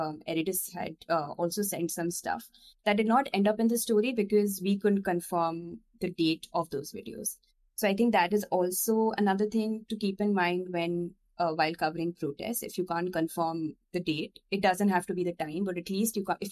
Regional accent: West Bengal, India; first language Hindi; I do understand Bengali, but it's very rusty. I'm from West Bengal, which is a state bordering Bangladesh. So the local language is the same. I should know Bengali better, but my mother tongue is Hindi.

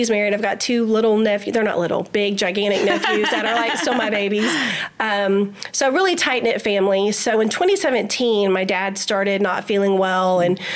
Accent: Houston, Texas, United States; part of my story is I'm born and raised in Houston. I'm an H-Town girl.

